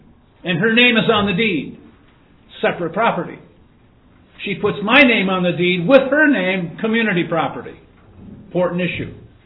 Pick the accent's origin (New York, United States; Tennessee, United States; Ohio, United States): Ohio, United States; Toledo; I grew up with David in Toledo.